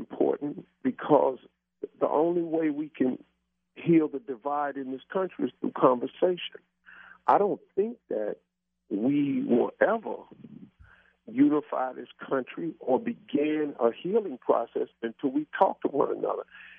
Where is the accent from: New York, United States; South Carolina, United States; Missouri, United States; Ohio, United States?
Ohio, United States; Cleveland; I mentioned that I was from Cleveland, and they were very receptive because they want to do something with these inner cities.